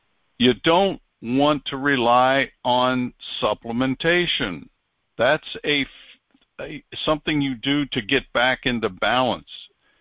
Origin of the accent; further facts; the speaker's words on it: Pennsylvania, United States; where I grew up in Pennsylvania Dutch area